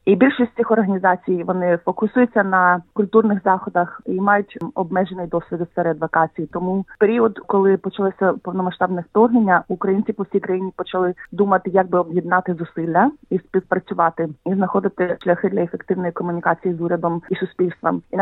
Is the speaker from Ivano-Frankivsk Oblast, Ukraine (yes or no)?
no; Sloviansk, Donetsk Oblast, Ukraine; moved away; Я проживаю в Зеландії вже майже 20 років. Я народилася та виросла на Донбасі, в місті Слов'янську, Донецької області.